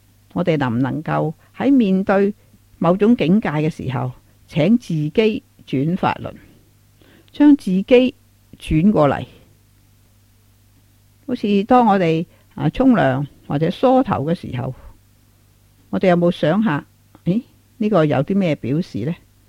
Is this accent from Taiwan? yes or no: yes; Taiwan; 而我们台湾人的风俗呢